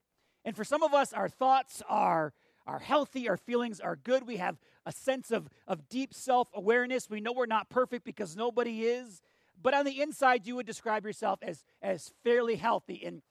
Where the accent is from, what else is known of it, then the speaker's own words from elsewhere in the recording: Buffalo, New York, United States; also born or lived in Missouri; Like, so my family, we grew up in Western New York, in Buffalo. But I went to college in Missouri, which, for me, that was the South.